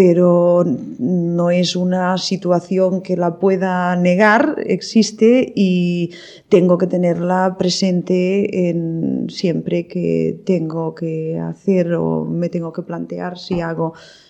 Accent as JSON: {"language": "Spanish", "town": "Barcelona", "region": "Catalonia", "country": "Spain", "tie": "born or raised there", "said": "ya nací en Barcelona y en Barcelona he vivido toda mi vida y en Barcelona me he hecho. Yo puedo decir que Cataluña me ha hecho."}